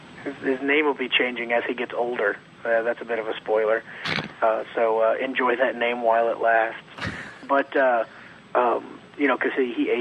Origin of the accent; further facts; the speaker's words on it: Kentucky, United States; I'm from Kentucky, and yet Todd McFarlane is the one never wearing shoes.